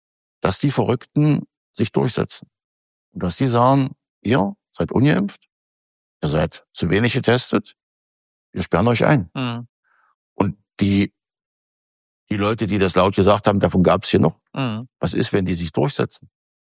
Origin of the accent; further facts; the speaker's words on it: Saxony-Anhalt, Germany; Sachsen-Anhalt, wo ich herkomme